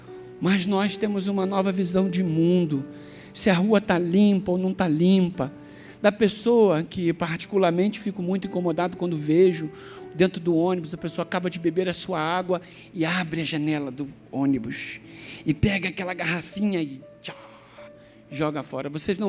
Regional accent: Brazil; sim, nós somos brasileiros, nós reconhecemos que cometemos falhas ao longo da história do Brasil

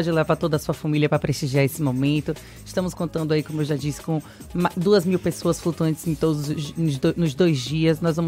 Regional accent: Salvador, Bahia, Brazil; Eu sou nascida e criada ali em Estela Maris, na praia de Estela Maris.

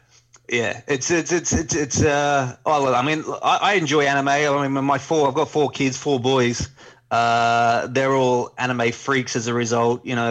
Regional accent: Australia; Like I said, I'm from Australia. I grew up here.

